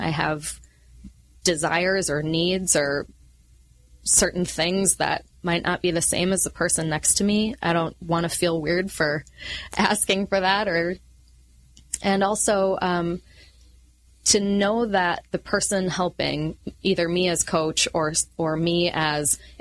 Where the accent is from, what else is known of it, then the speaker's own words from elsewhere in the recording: Minnesota, United States; now in California, United States; I grew up in Minnesota and have only lived in California for a few years.